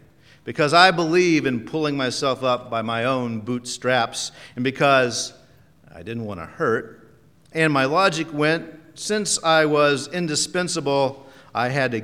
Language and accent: English; United States; I am an American through and through.